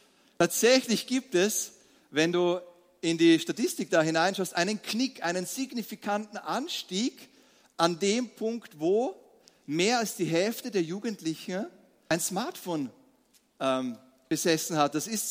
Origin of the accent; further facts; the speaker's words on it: Austria; sind wir nicht überdurchschnittlich die Vielarbeiter, auch nicht als Österreicher